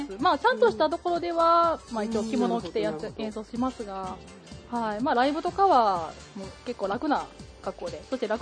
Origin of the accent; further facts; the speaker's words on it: Takatsuki, Osaka, Japan; 大阪府高槻市から来ました。